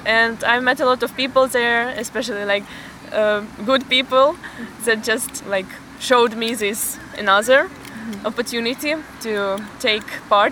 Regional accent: Ukraine; now in Budapest, Hungary; I study in Budapest in the Faculty of English and American Studies. I'm here for 1 year and I'm from Ukraine originally, and I will be here for like 3 years because of my program.

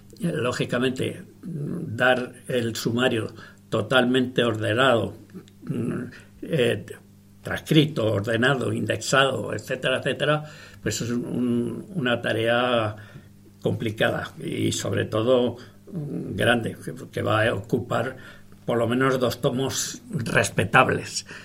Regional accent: Barcelona, Catalonia, Spain; born there; Yo, aunque nací en Barcelona, me considero de Reus porque toda mi familia es de Reus. Yo nací accidentalmente en Barcelona, si no hubiera nacido en Reus, como a toda mi familia.

